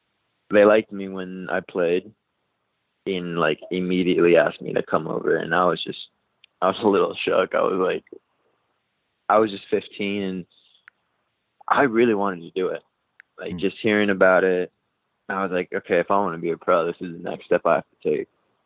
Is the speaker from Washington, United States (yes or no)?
no; San Diego, California, United States; I'm actually from San Diego. So my family and my parents live like 10 minutes away from where my hotel's at.